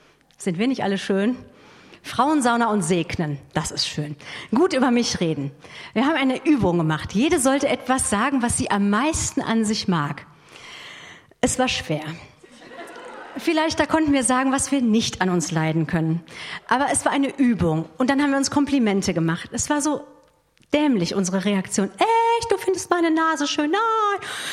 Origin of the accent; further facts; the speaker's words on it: Essen, North Rhine-Westphalia, Germany; Ich komme ja auch aus Essen, ne?